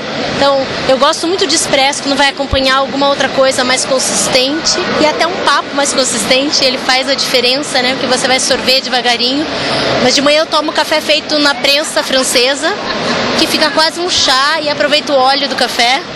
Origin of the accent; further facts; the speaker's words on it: Curitiba, Paraná, Brazil; now in São Paulo, Brazil; E eu vim de Curitiba para São Paulo, foi aqui que eu descobri cultura web, de fato.